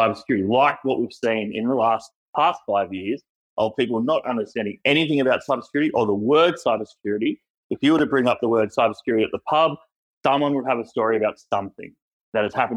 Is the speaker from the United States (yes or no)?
no; Canberra, Australian Capital Territory, Australia; And especially, I'm from Canberra. People in Canberra do not understand threat.